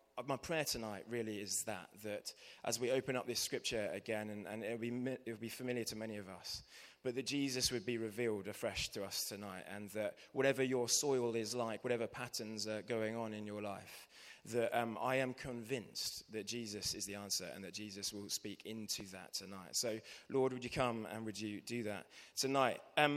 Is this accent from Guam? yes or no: no; South West England, United Kingdom; now in London, United Kingdom; It's a wonderful place to live, but I grew up in Devon.